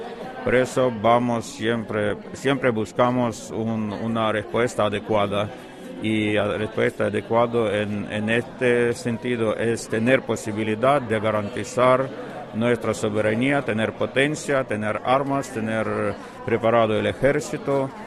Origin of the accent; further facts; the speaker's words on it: Ukraine; porque Rusia aprovechó de la situación que teníamos en este momento en mi país, después de la revolución de la dignidad